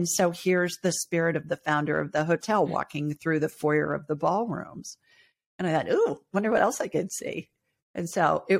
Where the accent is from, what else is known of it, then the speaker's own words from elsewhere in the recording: Ohio, United States; also born or lived in Los Angeles; I grew up in Ohio and lived in LA for a long time.